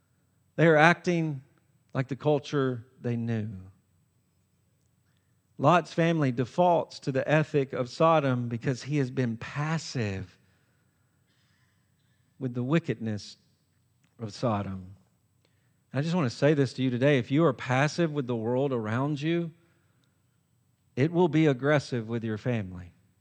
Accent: the South, United States; And I grew up in the South around country music.

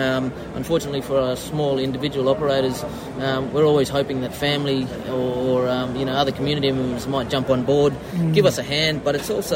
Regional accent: Broome, Western Australia, Australia; I'm from Broome, WA, Northwest there. Our people there, Yarra Yugan people. We got links right back to, through around that area in the Dampier Peninsula.

